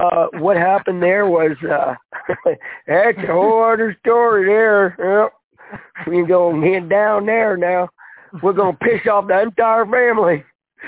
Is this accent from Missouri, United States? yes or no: no; Framingham, Massachusetts, United States; now in Huntington, United States; I'm originally from Framingham, Massachusetts, and I live in Huntington, Mass. Now.